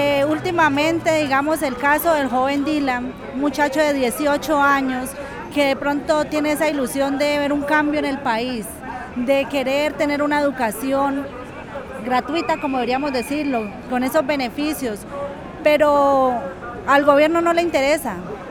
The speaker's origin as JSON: {"language": "Spanish", "region": "Cauca", "country": "Colombia", "said": "Yo soy del departamento del Cauca, una de las zonas más afectadas donde vivimos el conflicto a diario"}